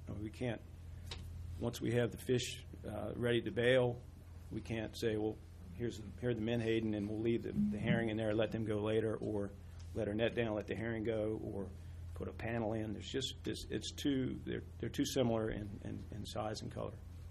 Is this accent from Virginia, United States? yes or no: yes; Reedville, Virginia, United States; I'm from Reedville.